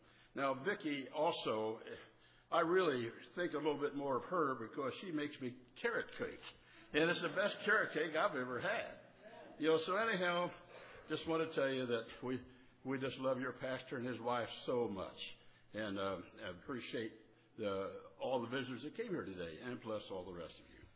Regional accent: Richmond, Indiana, United States; I was born in Richmond, Indiana. Richmond, in case you don't know where it's at, it's between Indianapolis and Dayton, Ohio, right on the Indiana-Ohio line. I was raised on a farm right southeast of Richmond. Yes, I'm a country boy.

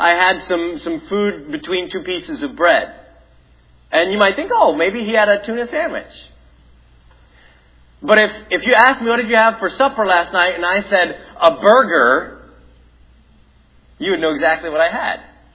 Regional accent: Canada; born there; I'm a Canadian. I was born in Canada.

